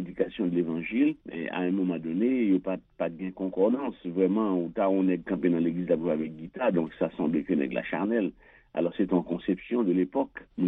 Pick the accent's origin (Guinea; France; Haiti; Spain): Haiti; C'est pas que c'est tant moi-même personnellement en tant qu'haïtien